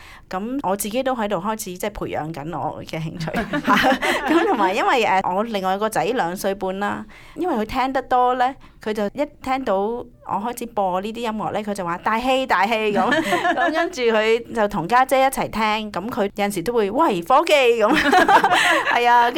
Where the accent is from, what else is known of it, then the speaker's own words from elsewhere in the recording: China; 粵劇始終是我們中國人的文化啦